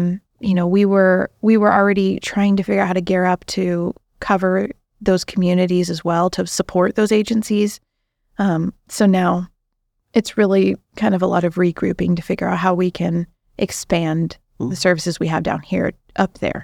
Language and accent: English; Pacific Northwest, United States; born there; And so I named it Pineview Cottage because I was born on Pine Street here.